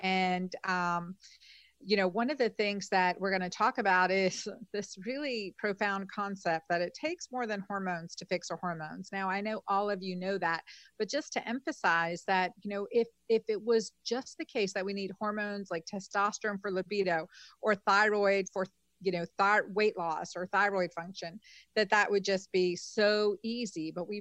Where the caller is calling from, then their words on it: Warsaw, Masovian Voivodeship, Poland; I am calling in from Warsaw, Poland, and y'all can hear me okay?